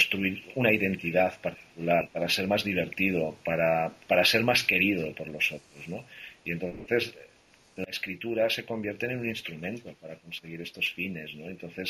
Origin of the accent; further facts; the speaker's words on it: Catalonia, Spain; accent: Catalan; Yo quiero seguir siendo español o catalán, uh-huh, incluso cuando escribo en inglés. Yo, uh-huh, quiero seguir teniendo algo de acento catalán cuando hablo en español o en castellano.